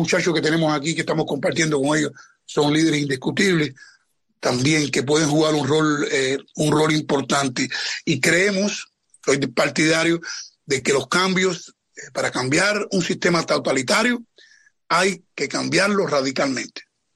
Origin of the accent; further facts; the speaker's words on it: Cuba; todo el mundo sabe que el sostén político, ideológico del chavismo es la tiranía que impera en mi país